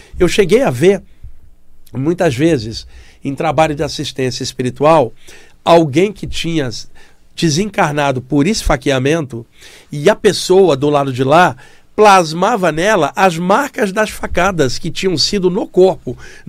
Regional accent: Rio de Janeiro, Brazil; Como eu cresci na Baixada Fluminense, tinham pessoas de todas as áreas, muitos imigrantes do Nordeste estavam ali, inclusive minha mãe, que era baiana, bem morena, meu pai, branco, filho de portugueses

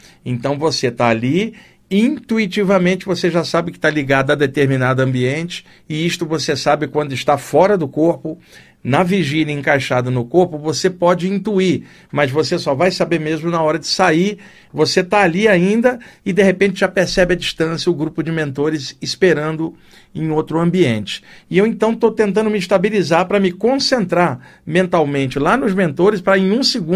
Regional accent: Rio de Janeiro, Brazil; eu aprendi isso lá no Rio de Janeiro, onde eu cresci.

